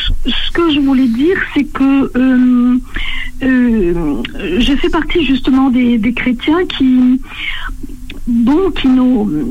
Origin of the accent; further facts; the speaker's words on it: France; je suis française, si on peut dire.